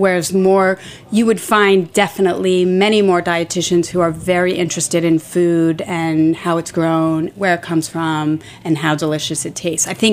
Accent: Stony Brook, New York, United States; also born or lived in Port Jefferson; I grew up on Long Island. Oh, okay, great. First in Stony Brook, and then we moved to Port Jefferson.

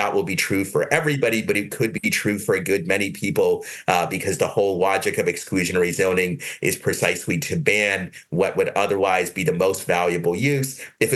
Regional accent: Lexington, Massachusetts, United States; I grew up in Lexington, which is right near Milton.

